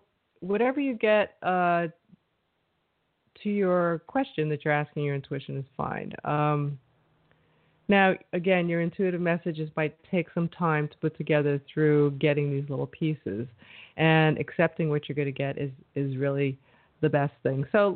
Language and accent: English; New York, United States; But here, I'm from New York.